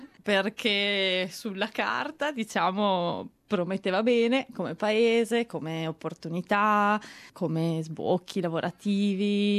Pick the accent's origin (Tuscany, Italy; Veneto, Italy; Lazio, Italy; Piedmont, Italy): Veneto, Italy; Lugo di Vicenza; now in Australia; Allora, io sono di provincia di Vicenza, Lugo di Vicenza, un paesino piuttosto piccolino. Ho 25 anni e ho studiato architettura a Ferrara, laureandomi lo scorso novembre 2014.